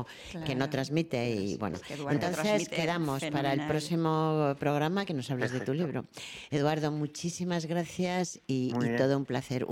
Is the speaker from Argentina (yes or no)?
no; Castile, Spain; yo, que soy castellana y soy de tierra, de buen vino y buen aceite